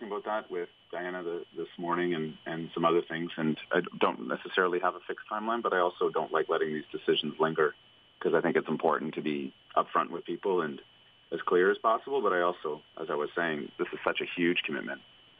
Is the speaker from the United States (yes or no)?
no; Smithers, British Columbia, Canada; I mean, I'm a guy from Smithers.